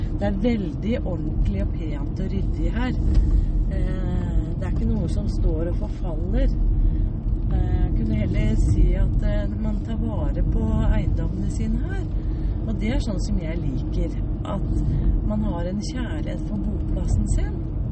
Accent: Spain; Norwegian is a second language; now in Norway; Jeg kommer jo fra Spania, men det jo som å komme rett inn i jungelen når man kommer til Norge.

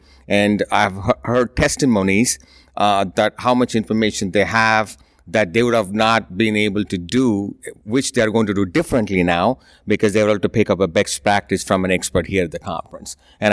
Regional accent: Cumberland, Maryland, United States; from Cumberland, Maryland.

